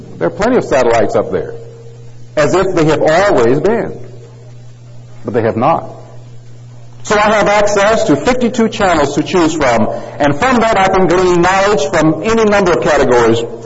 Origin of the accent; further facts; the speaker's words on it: Detroit, Michigan, United States; Three of them were United States stations since I grew up in Detroit, and one was Canadian.